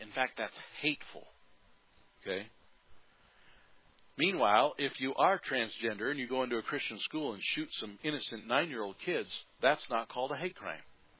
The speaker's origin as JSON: {"language": "English", "country": "United States", "said": "I'm an American, man. I hate that idea."}